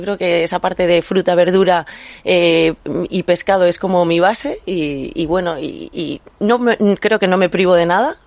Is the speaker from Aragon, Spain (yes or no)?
no; Cartagena, Region of Murcia, Spain; Cartagenera, pero bueno, siempre he vivido en La Manga del Mar Menor y bueno, ya desde los 18 un poco que despegué de allí, pero es como mi rincón de siempre